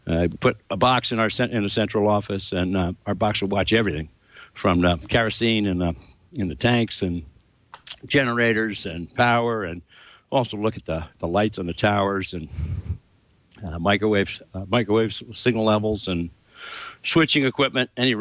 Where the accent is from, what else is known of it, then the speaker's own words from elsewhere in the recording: New Jersey, United States; I grew up in New Jersey